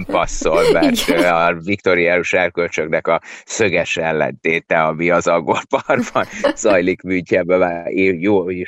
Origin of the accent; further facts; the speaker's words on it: Hungary; Magyarország ilyen szempontból lehet, hogy azért, mert magam is magyar vagyok, azért mégis így szocializált alapvetően